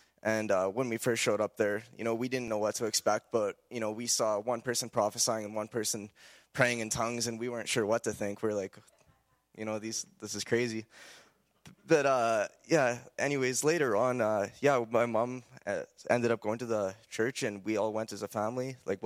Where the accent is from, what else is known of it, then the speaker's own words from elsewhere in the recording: Edmonton, Alberta, Canada; I'm 19 years old, and I'm from Edmonton, Alberta.